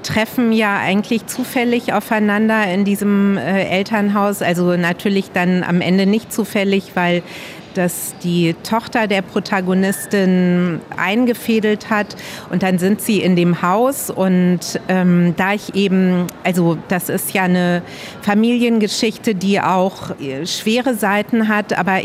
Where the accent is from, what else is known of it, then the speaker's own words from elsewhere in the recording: Luxembourg; moved away as an adult; also born or lived in Frankfurt; Also ich besitze nur den luxemburgischen Pass, keinen deutschen. Und ja, also Luxemburg ist meine Heimat, dann bin ich zurück nach Frankfurt zum Studieren, weil es damals in Luxemburg noch keine Universität gab.